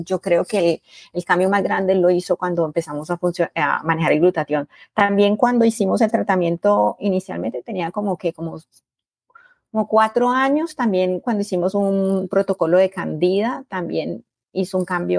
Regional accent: Colombia; now in United States; yo soy de Colombia

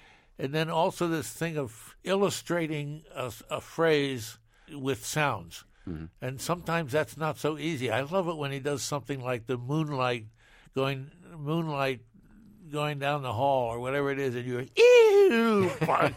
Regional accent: Midwest, United States; now in New York, United States; when I finally got to move to New York, I grew up in the Midwest and finally got to New York

